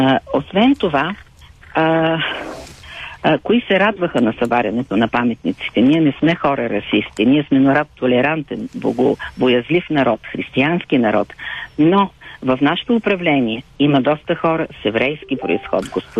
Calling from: Sofia, Sofia City, Bulgaria; от София.

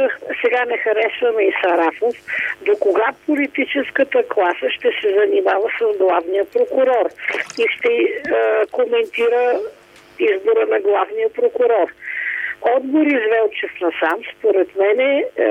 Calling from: Sofia, Sofia City, Bulgaria; от София съм.

